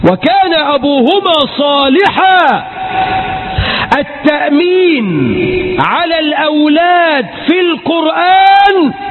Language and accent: Arabic; Egypt